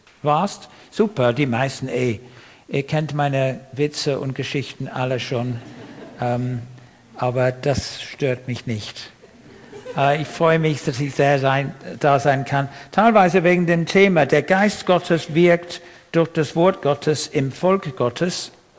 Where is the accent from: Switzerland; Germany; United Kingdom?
United Kingdom; England; German is a second language; moved away as an adult; also born or lived in Austria; Ich bin Engländer. Ich war 20 Jahre lang in Österreich, deswegen ist mein Deutsch ein bisschen komisch.